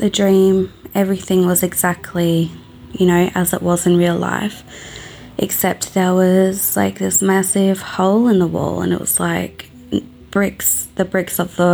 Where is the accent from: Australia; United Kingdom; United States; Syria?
Australia; I'm from Australia.